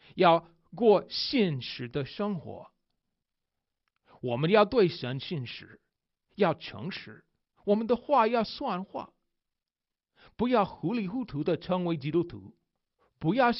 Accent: United States; Chinese is a second language; 身为美国人的我，22岁的时候才开始学汉语，对我，汉语很难。

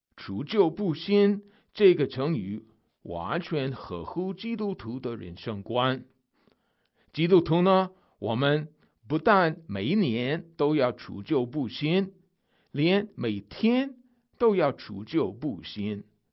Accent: United States; Chinese is a second language; 身为美国人的我，23岁的时候才开始学中文的。

